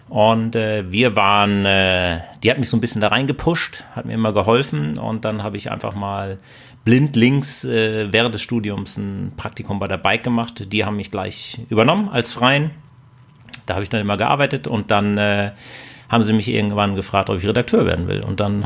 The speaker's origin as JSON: {"language": "German", "town": "Husum", "region": "Schleswig-Holstein", "country": "Germany", "said": "Ich komme nicht aus Bayern, sondern aus Husum."}